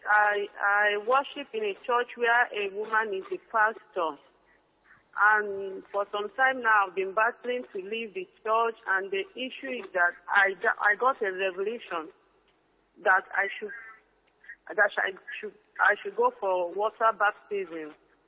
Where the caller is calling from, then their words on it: Smithy, Jamaica; I'm calling from Smithy.